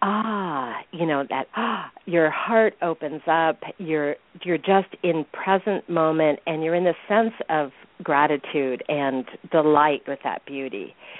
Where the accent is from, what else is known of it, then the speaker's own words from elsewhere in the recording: California, United States; now in Maine, United States; when I grew up in California, where I still live, but when I was 18, when I was 17, I was a exchange student in Japan.